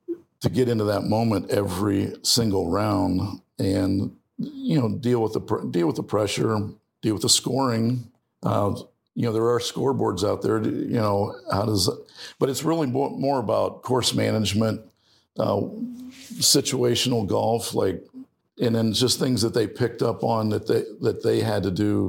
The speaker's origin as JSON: {"language": "English", "region": "Ohio", "country": "United States", "tie": "born or raised there", "said": "Yeah, I grew up in Ohio, so obviously, yeah, I would love, you know, Jack Nicklaus"}